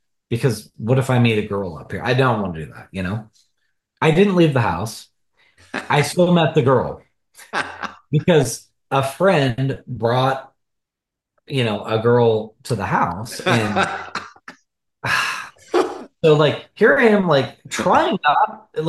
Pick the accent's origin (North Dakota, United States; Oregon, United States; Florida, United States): Oregon, United States; Portland; I went back up to Portland, which is my hometown.